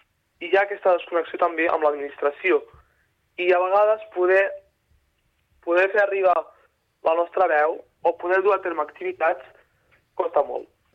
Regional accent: Catalonia, Spain; la característica que ens identifica com a joves catalans

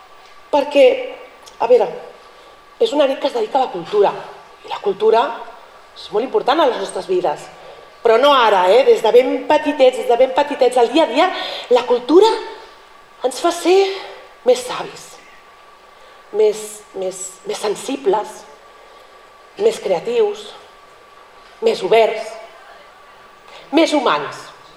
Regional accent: Sitges, Catalonia, Spain; I jo em sento molt orgullosa de poder dir que això es fa al meu poble.

